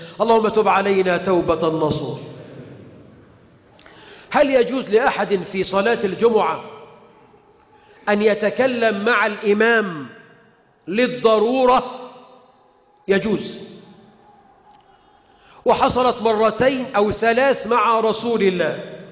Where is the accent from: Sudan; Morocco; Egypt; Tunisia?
Egypt